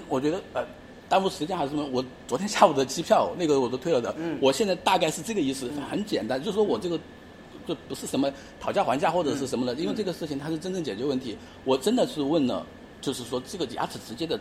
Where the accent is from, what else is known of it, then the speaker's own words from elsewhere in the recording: Chongqing, China; 就是因为我是重庆那边的人